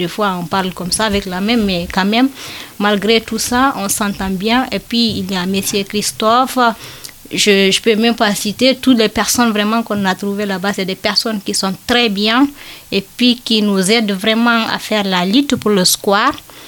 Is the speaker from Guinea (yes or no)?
yes; Guinea; now in France; je viens de Guinée-Conakry, je suis en France depuis 2018